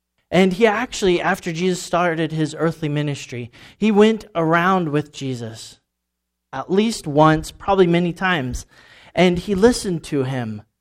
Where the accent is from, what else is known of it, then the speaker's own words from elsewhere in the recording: Florida, United States; I grew up in Florida, so we had a mix of many different types of dialects.